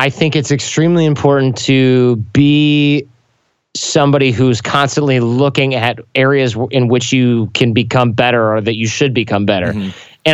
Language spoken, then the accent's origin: English; Michigan, United States; Michigan. Oh, I grew up in Michigan.